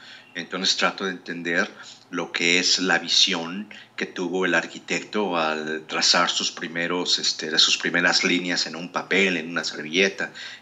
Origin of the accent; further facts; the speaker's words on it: Mexico; pues porque yo esto lo veo en mi país todos los días. Tú vas al centro de la Ciudad de México y vas a encontrar colonias, barrios